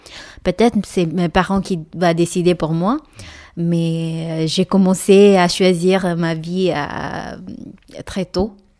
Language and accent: French; India; French is a second language; now in France; Inde, c'est ma racine. Et ma famille, ils sont là. C'est un gros parti de moi. Je viens d'Inde, c'est moi. Je peux jamais quitter Inde complètement.